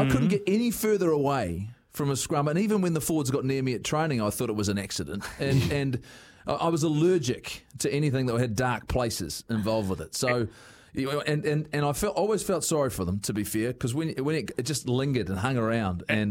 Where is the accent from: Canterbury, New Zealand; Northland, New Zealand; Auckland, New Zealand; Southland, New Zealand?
Southland, New Zealand; Invercargill; I'm from Invercargill.